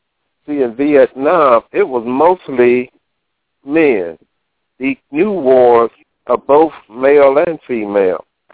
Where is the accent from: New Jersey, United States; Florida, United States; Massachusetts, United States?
New Jersey, United States; But growing up in Jersey back in the day, I guess … can tell you, we all was trying to get our exploits on in music.